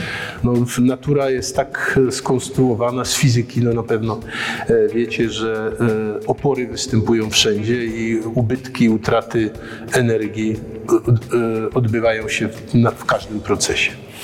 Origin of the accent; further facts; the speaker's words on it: Przory, Silesian Voivodeship, Poland; accent: Silesian; jestem synek stąd. Tutaj się urodziłem, bo urodziłem się niedaleko, urodziłem się w Przorach. Dobrze władam gwarą